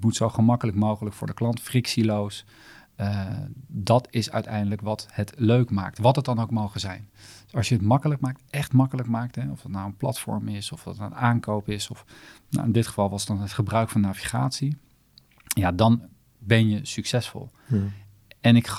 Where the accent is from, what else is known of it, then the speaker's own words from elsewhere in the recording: The Hague, South Holland, Netherlands; Ik kom zelf uit Den Haag.